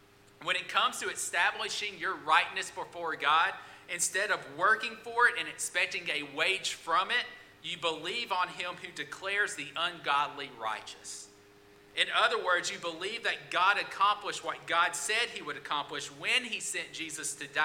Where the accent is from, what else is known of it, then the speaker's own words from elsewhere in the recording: Alabama, United States; the greatest university in all the world, the University of North Alabama, I went there, and it was in my hometown.